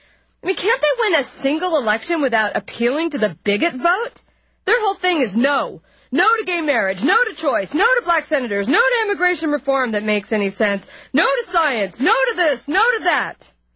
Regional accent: Los Angeles, California, United States; it means that I'm on the air in my hometown of Los Angeles. I am 100% Mexican-American Valley girl. I'm coming to you live from the 818 in Los Angeles.

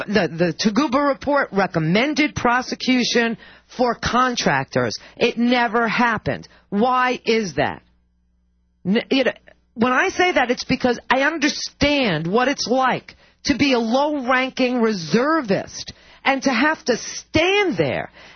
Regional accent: United States; It's like, America, as an American, I was embarrassed for a really long time

